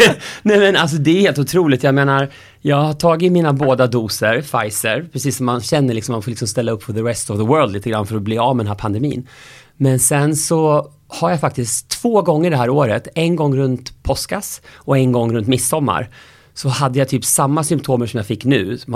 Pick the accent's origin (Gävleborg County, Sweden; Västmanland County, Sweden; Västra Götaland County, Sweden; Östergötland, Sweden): Västmanland County, Sweden; Köping; Jag är född och uppvuxen i Köping. Mellan Västerås och Arboga. För folk som inte vet vart det ligger.